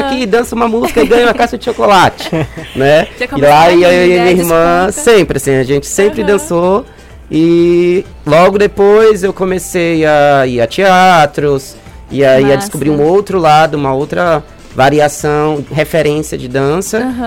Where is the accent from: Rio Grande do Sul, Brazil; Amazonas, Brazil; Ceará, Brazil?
Amazonas, Brazil; Manaus; Não, eu sou de Manaus.